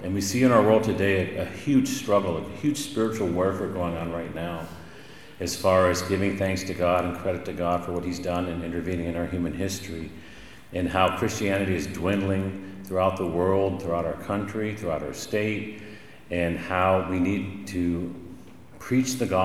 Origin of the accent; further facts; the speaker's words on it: Richland, Washington, United States; scares me because I grew up in Richland and that's where they built the plutonium for the bomb and everything.